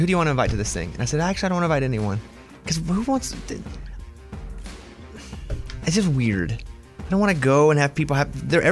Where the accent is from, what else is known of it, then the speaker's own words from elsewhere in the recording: Arkansas, United States; from Arkansas. Listen, I'm not kidding. Like, I'm from Arkansas, right?